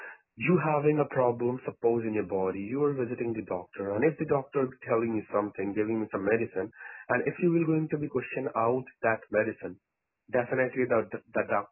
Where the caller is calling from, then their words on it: Melbourne, Victoria, Australia; I'm calling you from Melbourne.